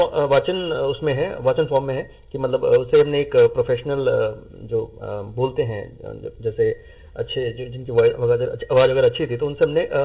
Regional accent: Delhi, India; also born or lived in Kochi, Kerala; मैं मूल रूप से केरला से बिलोंग करता हूँ, और केरला के एक कोच्चि में एक छोटा सा गाँव है, वहाँ से मैं बिलोंग करता हूँ। तो अब ये 4 साल की उम्र में दिल्ली आ गया था, और तब से दिल्ली में ही हूँ

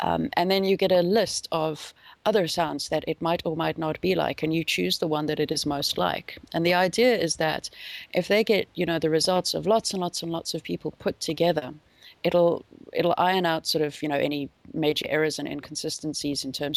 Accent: South Africa; They remind me a lot, growing up in South Africa, we had something called a Parktown prawn

